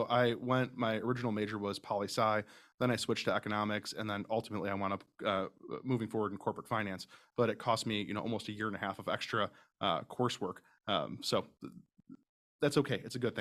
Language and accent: English; Chicago, Illinois, United States; moved away as an adult; now in Phoenix, United States; Grew up in Chicago, Northwest Side.